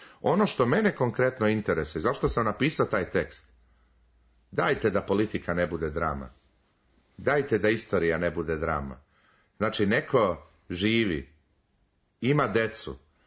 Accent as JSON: {"language": "Serbian", "country": "Serbia", "said": "Znači, kod nas u Srbiji, a u evropskoj istoriji često, koja je bila burna jednako koja je naša srpska"}